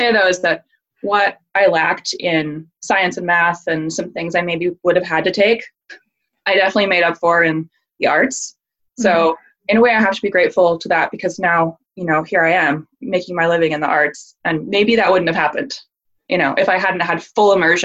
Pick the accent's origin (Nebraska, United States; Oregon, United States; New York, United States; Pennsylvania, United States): Oregon, United States; also born or lived in Michigan / Southern US; I moved back to Oregon. So I've kind of lived all over the place, and I feel like my hometown is in a lot of places. Like, I feel like an Oregon, Pacific Northwest girl, but I also feel like kind of a Southern girl in some ways.